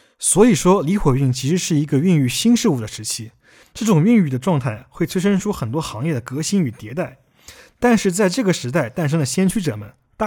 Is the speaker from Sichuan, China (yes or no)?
no; Hangzhou, Zhejiang, China; 就是备受我们杭州人敬爱的